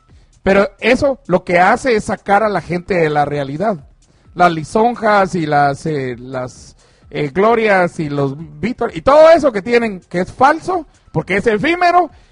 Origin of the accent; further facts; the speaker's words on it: El Salvador; Soy salvadoreño.